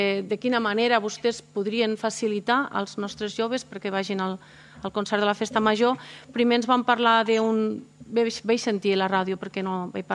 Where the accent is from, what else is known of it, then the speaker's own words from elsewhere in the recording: Balaguer, Catalonia, Spain; jo soc de Balaguer